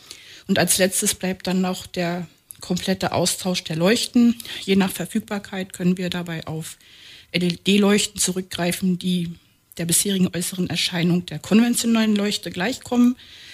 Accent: Mecklenburg-Vorpommern, Germany; now in Potsdam, Germany; Geboren und aufgewachsen bin ich im schönen Mecklenburg und danach meinem Mann, der ist ein gebürtiger Babelsberger, in seine Heimatstadt gefolgt.

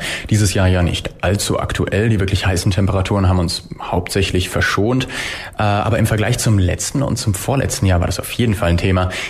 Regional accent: Frankfurt, Hesse, Germany; Also ich komme ursprünglich aus Hessen, aus Frankfurt am Main.

